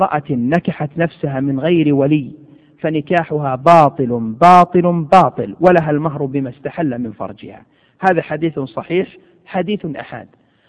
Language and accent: Arabic; Saudi Arabia; حينما اشتهر عندنا في المملكة العربية السعودية